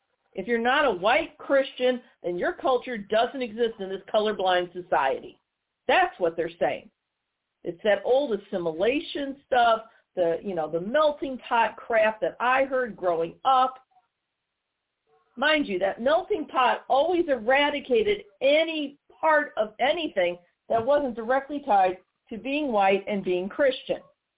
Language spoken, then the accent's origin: English; St. Louis, Missouri, United States; Here in my hometown of St. Louis, I got upset with a friend